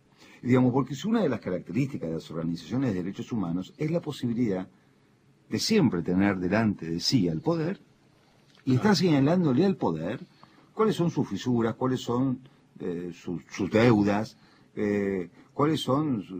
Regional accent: Argentina; como argentinos

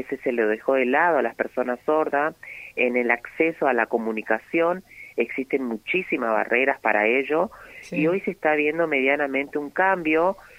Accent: Barranqueras, Chaco, Argentina; yo soy nacido acá en Barranqueras

